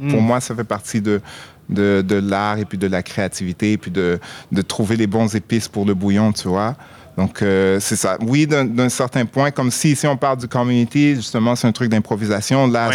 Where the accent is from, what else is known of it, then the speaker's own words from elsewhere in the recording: Shawinigan, Quebec, Canada; also born or lived in Haiti; J'ai grandi à Shawinigan, dans un petit village qui s'appelle le Lac à la Tortue. Et puis c'est ça, je suis né en Haïti, dans un petit village aussi qui s'appelle Laval.